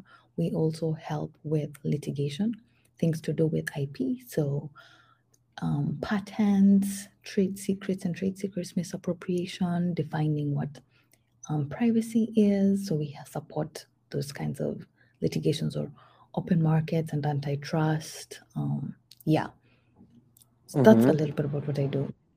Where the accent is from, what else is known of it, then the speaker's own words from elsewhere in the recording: Eldoret, Uasin Gishu County, Kenya; moved away as an adult; also born or lived in Kapsabet; Then I grew up there all my life. Went to primary school there, and then went to high school there before I moved to college in the US.